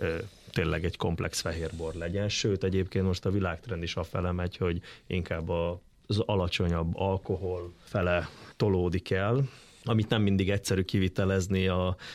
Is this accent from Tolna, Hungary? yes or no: yes; Szekszárd, Tolna, Hungary